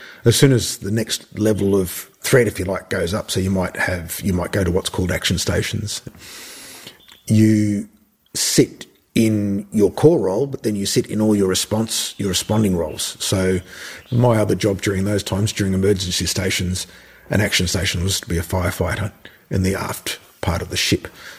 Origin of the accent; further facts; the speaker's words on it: Geraldton, Western Australia, Australia; now in Perth, Australia; But I grew up in Geraldton and I ended up in Boorloo as a result of leaving the Navy in the late 90s.